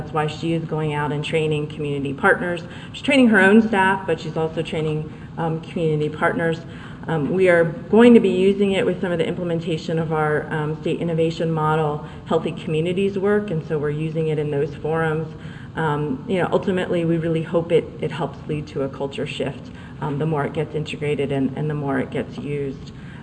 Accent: Massachusetts, United States; also born or lived in Minnesota / Delaware; Delaware's a blue state, but I came from Massachusetts and I was trained in Minnesota, so it's blue is relative.

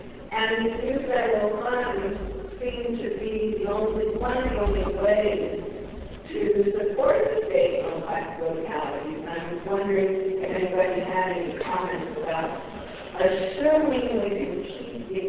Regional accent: California, United States; I'm from California.

